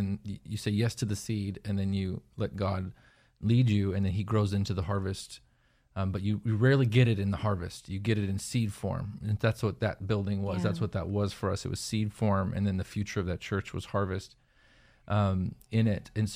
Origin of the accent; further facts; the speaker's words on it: California, United States; yeah, south, you know, I came from California.